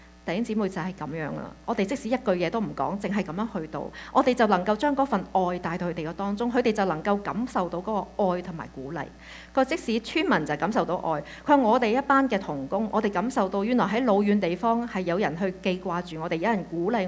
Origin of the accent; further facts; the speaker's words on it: Canada; 我哋係加拿大嚟嘅，我哋好遠嘅地方嚟。